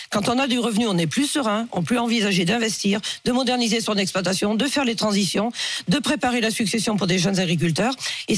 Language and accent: French; Pays de la Loire, France; Moi, je suis du Maine-et-Loire.